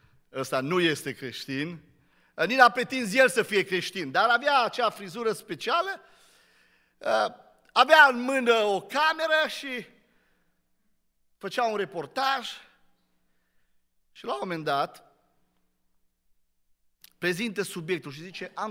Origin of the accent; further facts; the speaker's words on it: Romania; mirosea, zicem noi românii, de departe alcool